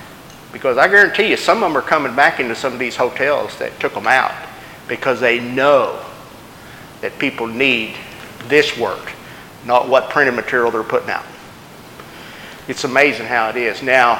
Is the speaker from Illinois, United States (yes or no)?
yes; Illinois, United States; It's no longer just Massac County, but we're all from Massac County.